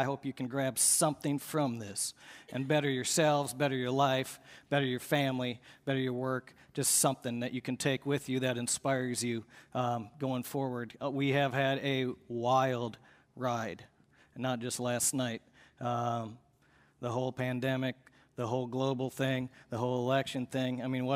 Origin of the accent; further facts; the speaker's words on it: Minnesota, United States; But no, I grew up in Minnesota and busted family.